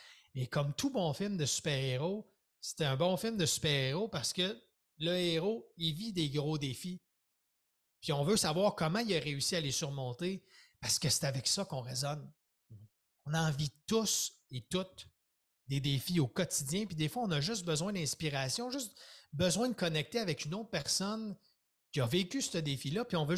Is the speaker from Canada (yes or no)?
yes; Quebec City, Quebec, Canada; moi, je suis natif de Québec.